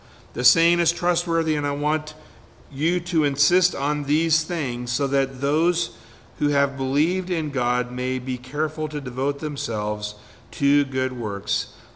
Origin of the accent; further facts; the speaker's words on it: Gold Beach, Oregon, United States; I grew up in Gold Beach, Oregon. Grew up on the Rogue River.